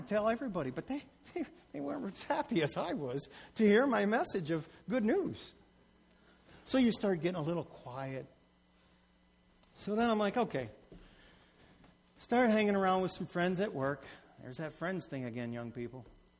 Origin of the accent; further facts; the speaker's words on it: Michigan, United States; also born or lived in Colorado; I'm born and raised in Michigan. When I moved out of Michigan, I went to Colorado and I lived in the mountains